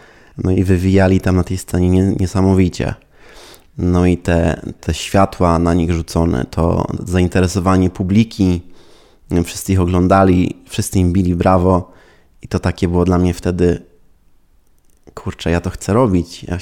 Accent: Greece; Chodziłem na tańce, no i po prostu dorastałem w tej Grecji.

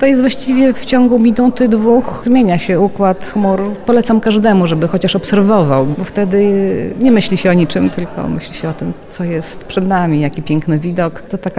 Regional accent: Lublin, Lublin Voivodeship, Poland; Ponieważ jestem lublinianką, chociaż mieszkam teraz troszeczkę dalej od Lublina

